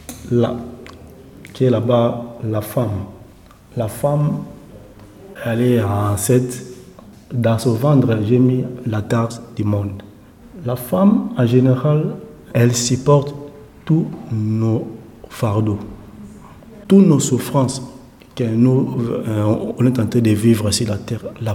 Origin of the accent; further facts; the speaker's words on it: DR Congo; born there; Je suis Congolais. Je suis né à République démocratique du Congo.